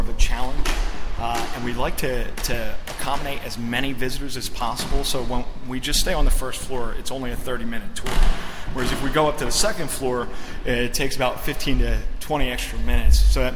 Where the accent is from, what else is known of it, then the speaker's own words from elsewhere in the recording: Delaware, United States; My home state beat them out by just a few days, which is Delaware.